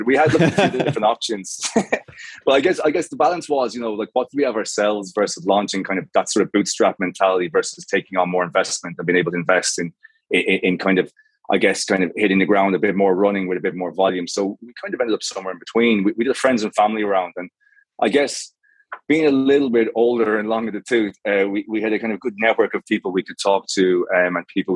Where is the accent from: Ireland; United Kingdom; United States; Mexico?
Ireland; Galway, Connacht; accent: Irish; you might have guessed from the accent, like it might have thrown you, but I'm Irish. So I grew up in the West Coast in Galway. I went to uni there.